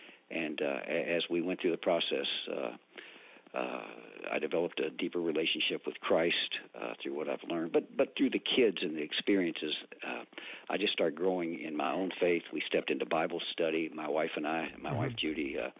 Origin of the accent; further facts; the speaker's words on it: Louisville, Kentucky, United States; I grew up in the West End of Louisville, going to church I went to Holy Cross Catholic School